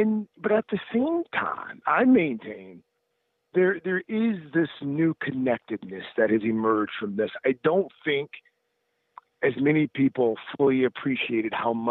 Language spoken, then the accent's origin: English; South Carolina, United States; I grew up in South Carolina, and I went to church. I'm Baptist